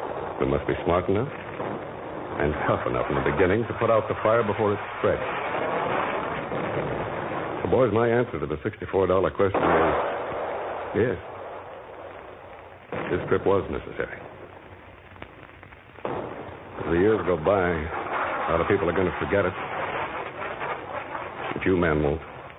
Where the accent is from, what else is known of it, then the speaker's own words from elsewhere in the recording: Chillicothe, Ohio, United States; I'm from Chillicothe.